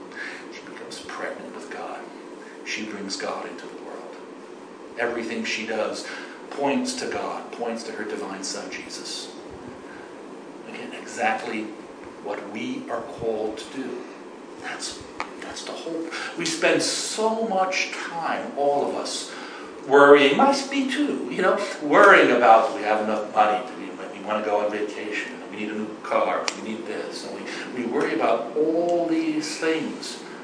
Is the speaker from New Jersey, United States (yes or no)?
yes; New Jersey, United States; I come from New Jersey. You know? I come from a place where a lot of people call themselves Catholic.